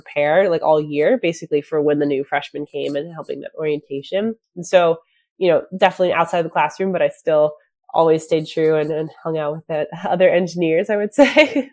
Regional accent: Pittsburgh, Pennsylvania, United States; Well, I actually grew up, so I'm from Pennsylvania. I'm from around Pittsburgh area.

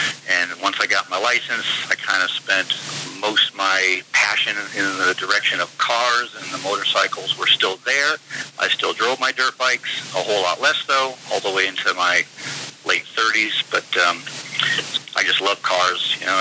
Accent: Cape Cod, Massachusetts, United States; also born or lived in Connecticut; I was started in Connecticut as a kid, and eventually we moved to Cape Cod, Massachusetts, and I basically lived there until I mo

